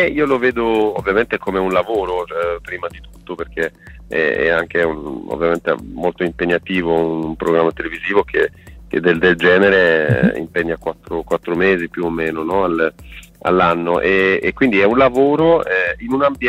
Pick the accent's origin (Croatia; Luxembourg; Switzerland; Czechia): Luxembourg; Italian is a second language; io non sono italiano, sono del Lussemburgo, mm-hmm. e non parlavo neanche italiano quando ho conosciuto Planet, quindi io da lì ho un po' scoperto anche veramente l'Italia, no? E io ora sono basato tra Milano e Berlino